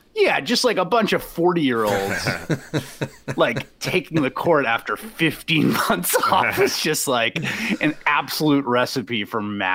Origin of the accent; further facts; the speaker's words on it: New York City, New York, United States; I grew up in New York City, and I went to a school called Hunter High School that was like a magnet school, and it had a decent basketball program.